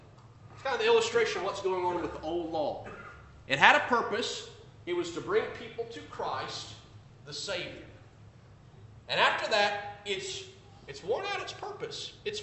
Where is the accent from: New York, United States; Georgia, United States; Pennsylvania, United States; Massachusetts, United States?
Georgia, United States; Growing up in Georgia, people weren't just randomly driving through Atlanta every weekend